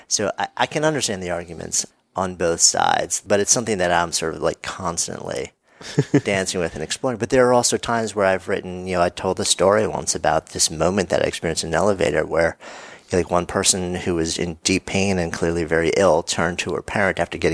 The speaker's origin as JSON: {"language": "English", "region": "New York", "country": "United States", "said": "If I'm hanging out with my friends, I'm a New Yorker."}